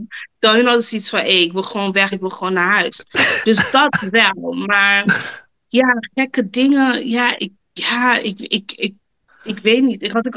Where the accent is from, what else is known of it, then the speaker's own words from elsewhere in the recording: Netherlands; born there; wij zijn natuurlijk meeste Cabo's, toch? Weet je, want we zijn in Nederland geboren. Weet je, je voelt je ook heel Nederlands, maar je weet dat je Cabo bent, dus je voelt je heel Cabo.